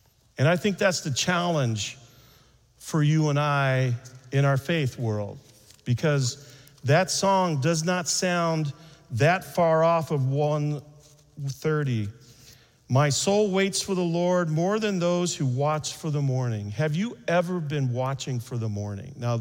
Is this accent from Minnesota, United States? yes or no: yes; Minneapolis, Minnesota, United States; I said, we're from Minneapolis area.